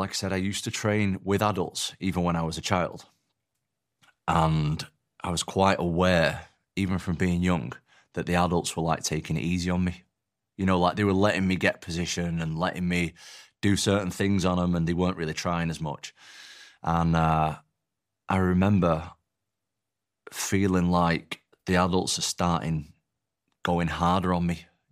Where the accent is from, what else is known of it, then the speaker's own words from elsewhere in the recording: Atherton, North West England, United Kingdom; also born or lived in Salford; I was born in Salford, which is like Greater Manchester, and then I moved to a different part of Greater Manchester, a place called Atherton. There's not a lot of stuff going on there, to be honest. I mean, it's just like a normal working class, blue collar place.